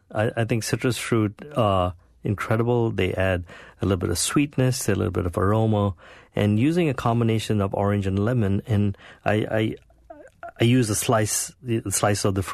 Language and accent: English; India; I grew up in India